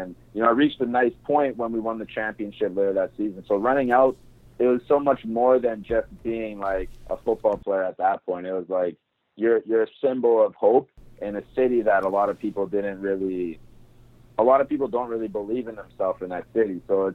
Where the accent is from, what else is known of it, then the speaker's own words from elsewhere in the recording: Edmonton, Alberta, Canada; you know, I grew up in Edmonton